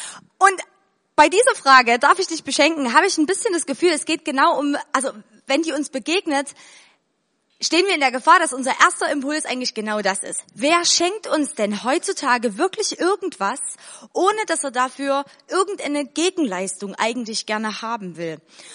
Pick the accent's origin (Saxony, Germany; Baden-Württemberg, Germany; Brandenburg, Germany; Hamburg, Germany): Saxony, Germany; Chemnitz; ich habe immer schon ganz bewusst gesagt, ich komme aus Deutschland. Und dann haben die Leute immer schon gefragt, aus welcher Stadt kommst du denn? Und dann habe ich gesagt, Chemnitz.